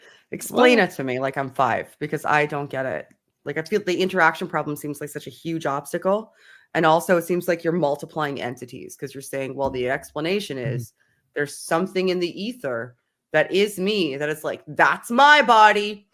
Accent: Canada; I'm Canadian.

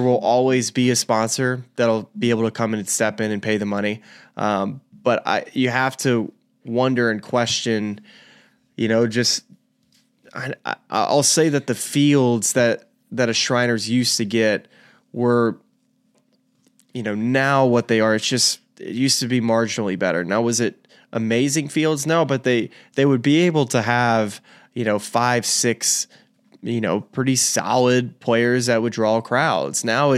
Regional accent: United States; is this just because like I'm American

